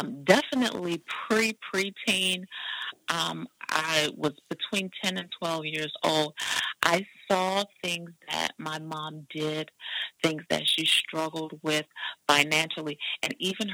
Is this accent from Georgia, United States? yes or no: yes; Augusta, Georgia, United States; also born or lived in Washington, D.C.; I am originally from Augusta, Georgia, home of … home of the famous Masters Golf Tournament.